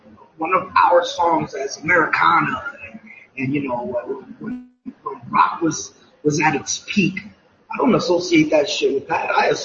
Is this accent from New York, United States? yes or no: yes; New York City, New York, United States; As well as it's in my backyard, in my hometown of New York City.